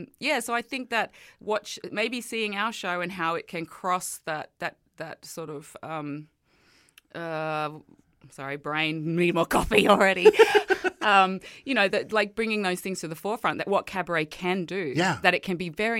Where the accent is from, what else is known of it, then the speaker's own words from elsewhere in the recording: Australia; My background is Samoan, and I'm Australian as well.